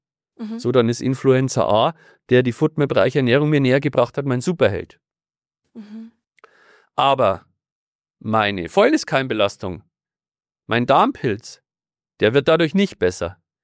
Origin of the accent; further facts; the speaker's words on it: Bavaria, Germany; Also ich komme aus Bayern